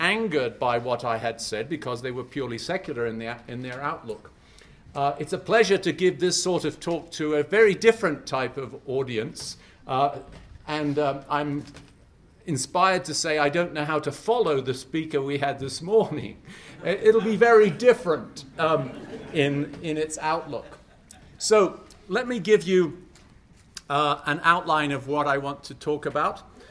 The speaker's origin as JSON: {"language": "English", "town": "Leeds", "region": "Yorkshire and the Humber", "country": "United Kingdom", "tie": "born there", "said": "I was born in Leeds, that's in Yorkshire, and Yorkshiremen are known for being kind of down to brass tacks, as they say."}